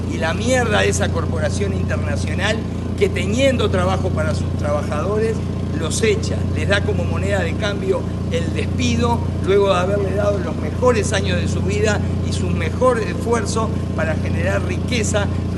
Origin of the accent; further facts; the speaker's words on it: Uruguay; Somos uruguayos.